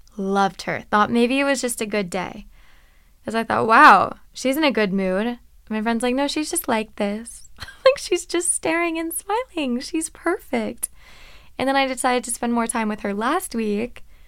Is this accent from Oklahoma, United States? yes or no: no; Virginia, United States; And I'm from Virginia.